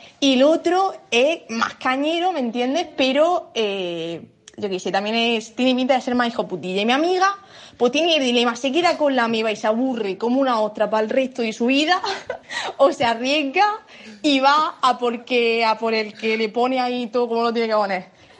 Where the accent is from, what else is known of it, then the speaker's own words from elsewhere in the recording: Murcia, Region of Murcia, Spain; somos dos chicas de Murcia